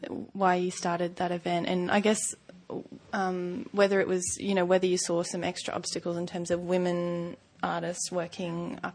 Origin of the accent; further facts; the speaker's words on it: Queensland, Australia; So I'm also from Far North Queensland, along with the rest of you.